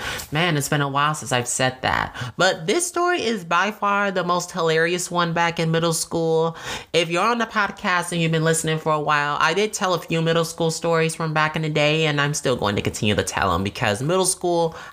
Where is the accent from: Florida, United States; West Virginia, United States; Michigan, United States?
Michigan, United States; Detroit; the stories of my life growing up in Detroit, Michigan. That's where I'm from.